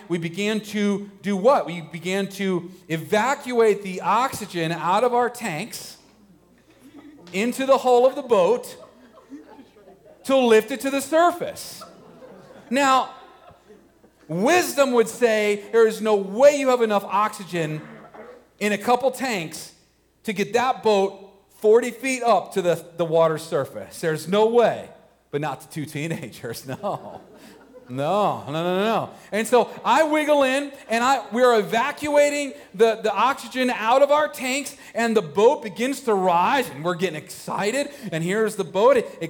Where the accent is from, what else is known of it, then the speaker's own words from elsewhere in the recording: Florida, United States; It's one of the things I miss about Florida. I grew up in South Florida, and I used to love scuba diving.